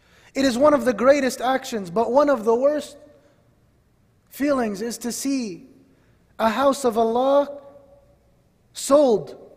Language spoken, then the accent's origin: English; Northeast, United States; and I come from the Northeast, and I don't know what's going on, but I know in the state that I came from